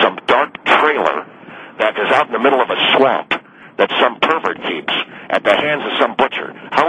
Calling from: Phoenix, Arizona, United States; I live in Phoenix, Arizona, Phil, and I know very well how hot it can get.

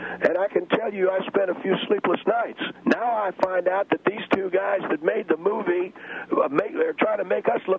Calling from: San Antonio, Texas, United States; I'm in San Antonio.

